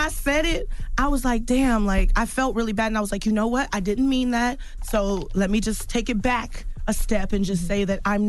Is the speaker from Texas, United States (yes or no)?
yes; Houston, Texas, United States; Growing up in Houston, I was teased a lot in middle school for being nerdy or playing the flute.